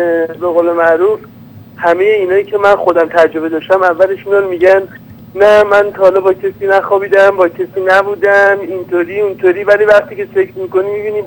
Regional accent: Iran; moved away; من که خودم تازه از ایران اومدم

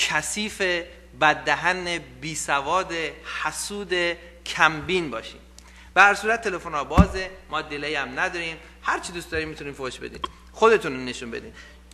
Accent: Iran; من متاسفانه منم ایرانی هستم، ولی از لحاظ خودم خوشحالم که ایرانی هستم،

